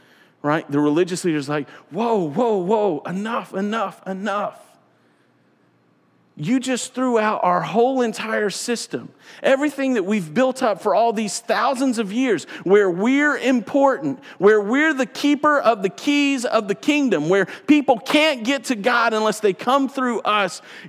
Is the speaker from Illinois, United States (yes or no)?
no; Georgia, United States; Like, I grew up in South Georgia, right? Like, the county that I grew up